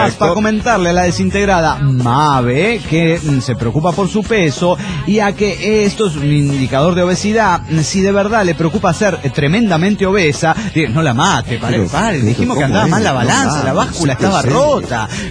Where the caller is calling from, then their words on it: Washington, United States; de Baradu, Washington.